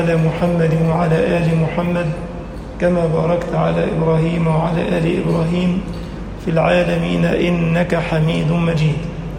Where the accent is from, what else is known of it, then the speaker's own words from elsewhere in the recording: Egypt; واجعل بلدنا مصر أمنا أمانا